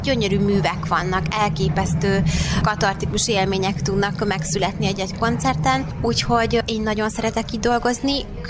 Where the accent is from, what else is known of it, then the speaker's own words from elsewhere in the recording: Cegléd, Pest, Hungary; És akkor én ugye zeneiskolába kezdtem, Cegléden, alföldi lány vagyok, úgyhogy Cegléden.